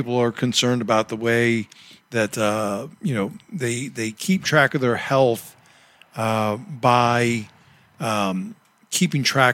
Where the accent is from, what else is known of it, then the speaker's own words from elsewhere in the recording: Maryland, United States; I was born in Maryland.